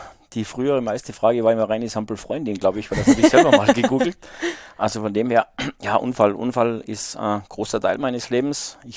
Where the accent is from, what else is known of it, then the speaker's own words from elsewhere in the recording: Salzburg, Austria; Ja, ich bin halt in den Bergen Salzburg aufgewachsen